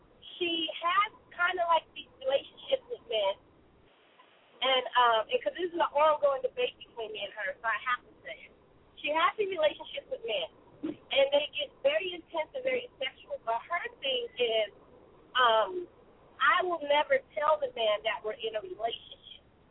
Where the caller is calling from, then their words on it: California, United States; I'm calling from California.